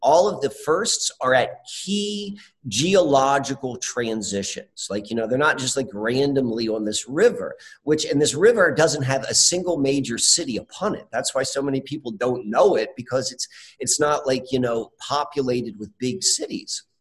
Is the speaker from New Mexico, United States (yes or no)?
no; Columbia, Maryland, United States; So, so I grew up there in Columbia, Maryland.